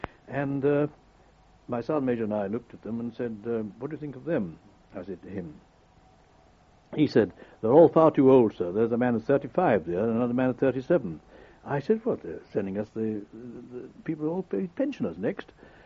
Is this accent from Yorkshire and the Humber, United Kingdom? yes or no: no; Glencorse, Scotland, United Kingdom; born there; I was born in the regiment, after all. I was born in Glencorse.